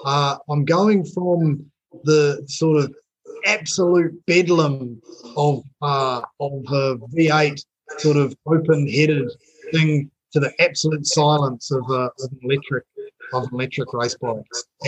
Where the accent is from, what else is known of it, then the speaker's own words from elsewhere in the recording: New Zealand; now in Australia; So I'm a Kiwi living in Australia